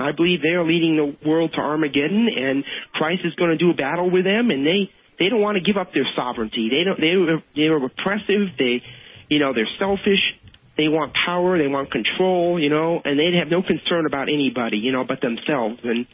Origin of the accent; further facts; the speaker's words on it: United States; now in Canada; First of all, I'm an American who came to Canada.